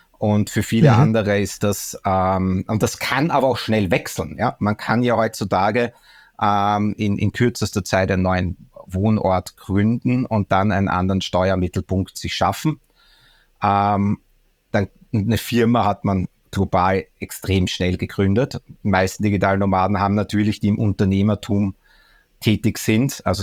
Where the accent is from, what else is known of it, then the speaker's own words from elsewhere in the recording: Austria; Nein, ich bin Österreicher, ja.